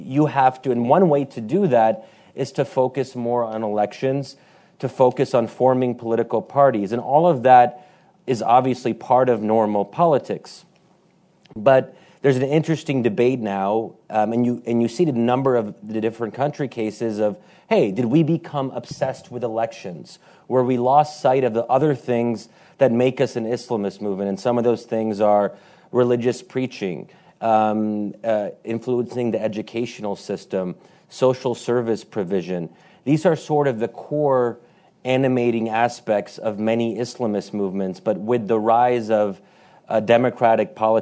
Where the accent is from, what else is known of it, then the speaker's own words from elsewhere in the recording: United States; I'm American, I think a lot about elections.